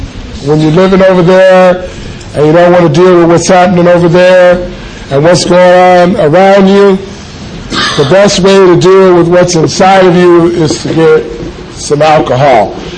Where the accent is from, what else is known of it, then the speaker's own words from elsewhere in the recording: Los Angeles, California, United States; I grew up in the Jordan Downs Housing Project in Watts, over off 103rd and Grape Street.